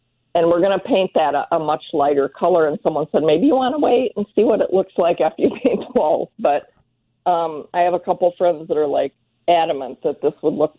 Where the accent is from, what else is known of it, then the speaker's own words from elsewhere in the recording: Illinois, United States; I'm from Illinois.